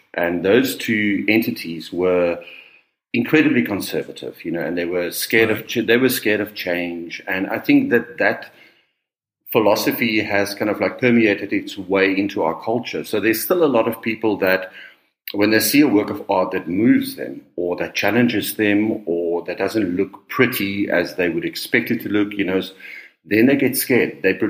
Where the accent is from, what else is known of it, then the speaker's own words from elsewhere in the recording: South Africa; growing up in South Africa in the sort of 70s and 80s